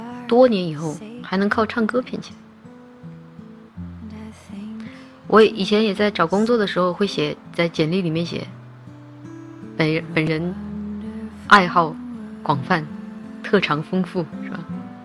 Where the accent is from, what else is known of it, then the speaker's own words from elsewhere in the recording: Ukraine; Chinese is a second language; 我不是黑人，我是白人，欧洲人，从乌克兰那边。你们知道乌克兰的妹子吗？就是皮肤白白的，眼睛大大的，个子小小的，就是我这种。